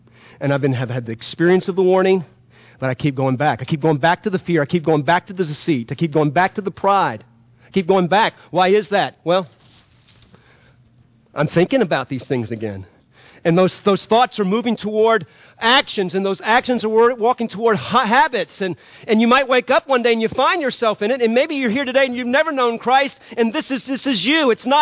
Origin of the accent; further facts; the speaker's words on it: New Orleans, Louisiana, United States; I like the idea of growing up in New Orleans that there were warnings of hurricanes.